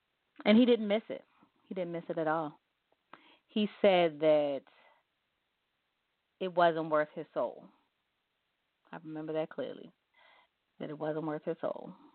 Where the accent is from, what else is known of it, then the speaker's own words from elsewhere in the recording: Baltimore, Maryland, United States; if I'm on the radio in another city and they know I'm from Baltimore and they start a club set